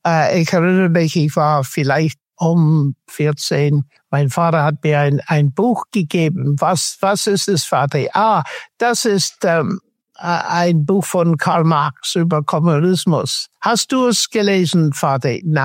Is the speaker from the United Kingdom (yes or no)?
yes; Northern Ireland, United Kingdom; ich bin in Nordirland aufgewachsen, wie Stefan schon vorhin gesagt hat. Meine Eltern waren gläubig